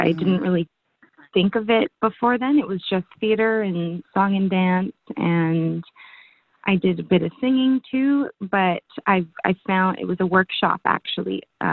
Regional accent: Vancouver, British Columbia, Canada; I'm an actress from Vancouver.

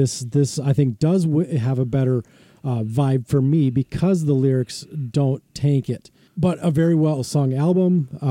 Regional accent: Burnsville, Minnesota, United States; I grew up in Burnsville, so just, you know, not in a very well-to-do area, so to speak.

